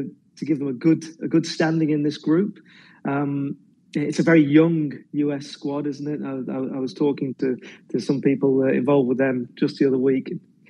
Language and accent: English; England, United Kingdom; as an Englishman